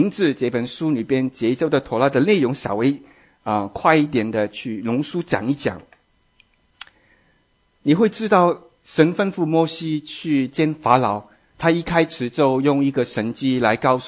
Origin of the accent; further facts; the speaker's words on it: Guangdong, China; accent: Cantonese; 我们广东话一跤